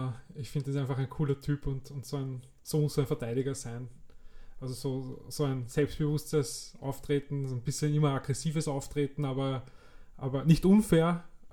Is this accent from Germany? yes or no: no; Vienna, Austria; aber es ist keine Gmade Wiesen, wie man bei uns in Wien sagt